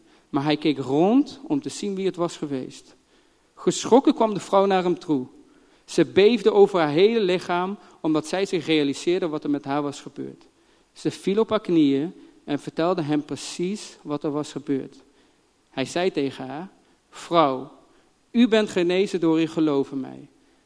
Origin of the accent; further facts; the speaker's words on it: North Brabant, Netherlands; Ik ben een echte Brabander, geboren en getogen in Brabant.